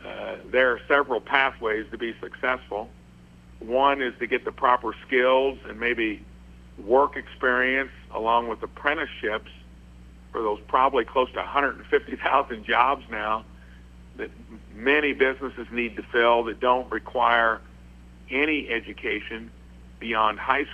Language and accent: English; Jasper, Indiana, United States; any Hoosier can come visit me generally on Fridays if you arrange it ahead of time in my hometown of Jasper.